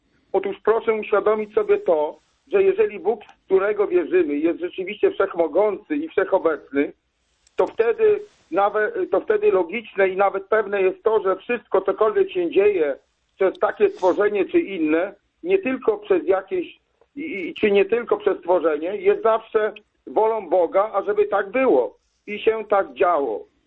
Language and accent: Polish; Cybatów, West Pomeranian Voivodeship, Poland; jestem z Cybatowa nad rzeką Regą z województwa zachodniopomorskiego.